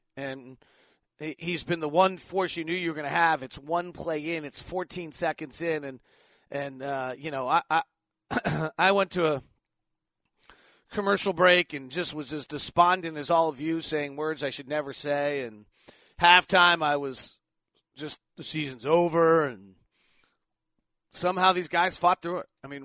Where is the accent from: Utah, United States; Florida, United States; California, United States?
Utah, United States; Salt Lake City; I'm from Salt Lake City, Utah. Put a pin in the Rose Park neighborhood, northwest of downtown.